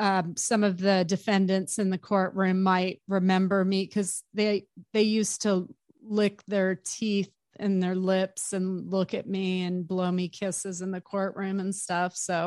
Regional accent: Arizona, United States; But I grew up in Arizona. We've had guns my whole life, so nothing new.

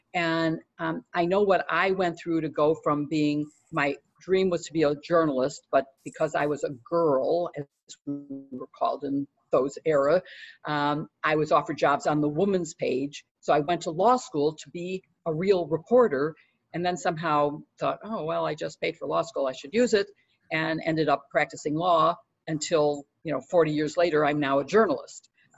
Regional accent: Chicago, Illinois, United States; I'm from Chicago where we vote early and often.

